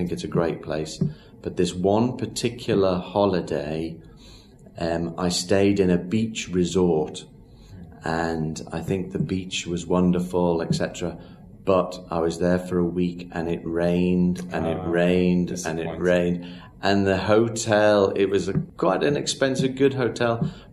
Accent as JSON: {"language": "English", "country": "United Kingdom", "said": "And being British, we eat lots of pizzas in England"}